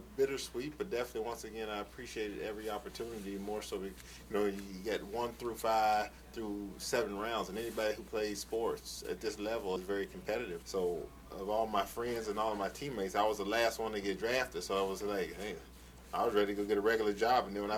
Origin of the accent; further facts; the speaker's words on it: Gainesville, Florida, United States; I'm from Gainesville. I went to school at PK Young right across the street